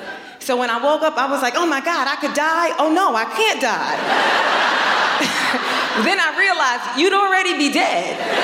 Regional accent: New York, United States; I'm born and raised in New York, and I hear that the Toronto is the New York of Canada.

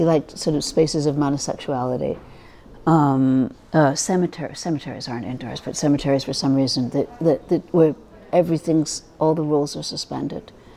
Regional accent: New York City, New York, United States; when I was a kid growing up in New York, I used to, running around the city

